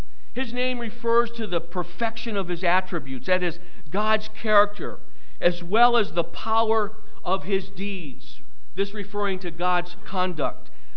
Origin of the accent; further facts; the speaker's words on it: Oklahoma, United States; when he found out that I was from Oklahoma, he began to pepper me with questions about what had happened.